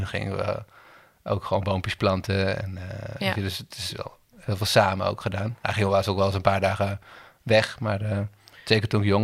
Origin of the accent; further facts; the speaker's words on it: Nepal; moved away; ik ben opgegroeid in Nepal.